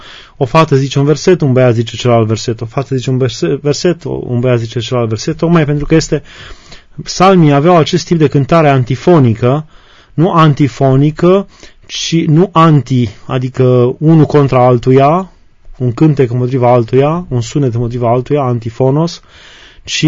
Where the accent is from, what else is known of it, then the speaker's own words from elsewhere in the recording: Oltenia, Romania; în satul de unde am copilărit eu, în Oltenia